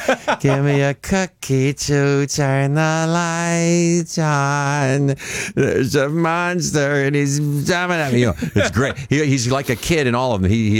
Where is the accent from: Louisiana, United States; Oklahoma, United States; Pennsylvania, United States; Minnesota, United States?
Pennsylvania, United States; Pittsburgh; We're from Pittsburgh, and there's a Pittsburgh piano player named Errol Garner.